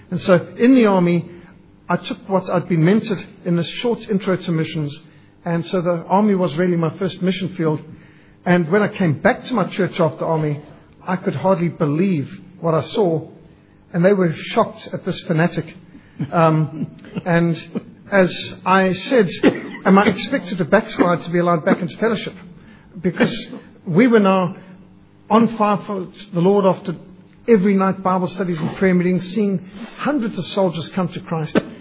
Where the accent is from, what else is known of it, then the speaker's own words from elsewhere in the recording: Zimbabwe; not even a mile from where I was born, actually, is where I live now. But I was raised in Rhodesia, and my family were not believers. We were in a secular family.